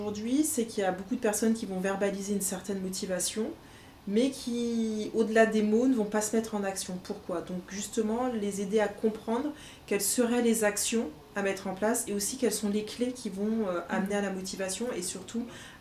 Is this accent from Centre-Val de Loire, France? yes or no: no; Troyes, Grand Est, France; born there; also born or lived in French Guiana; d'où je viens de Troyes, je suis née à Troyes.